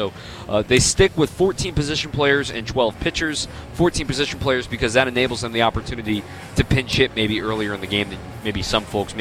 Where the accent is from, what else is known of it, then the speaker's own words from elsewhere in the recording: Arizona, United States; I grew up in Arizona, and you know, I don't want to say it was like suburbia, but it was pretty suburban